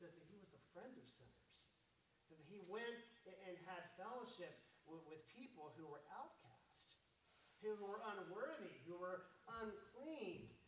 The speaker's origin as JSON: {"language": "English", "town": "Houston", "region": "Texas", "country": "United States", "tie": "born or raised there", "said": "I grew up outside of Houston, Texas, and my nostalgic father, regardless of the temperature outside, would always build a fire in the fireplace."}